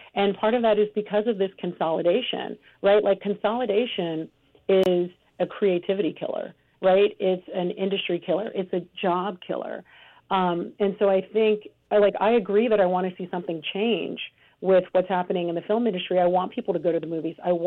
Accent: California, United States; I alluded to before that I'm from California.

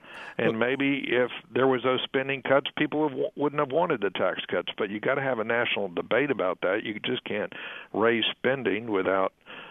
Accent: San Antonio, Texas, United States; I know when I was growing up in San Antonio, my parents were, I'm part of that baby boom generation

